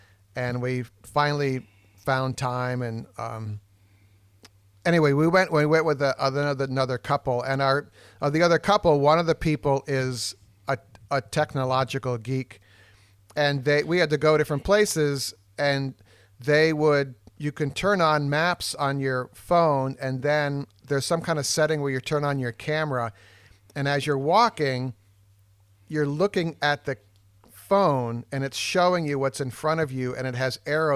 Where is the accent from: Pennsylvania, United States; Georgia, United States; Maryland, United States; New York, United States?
New York, United States; I mean, I'm from New York, so you become very aware of your surroundings at all times, because back in the day, it wasn't the greatest place to live.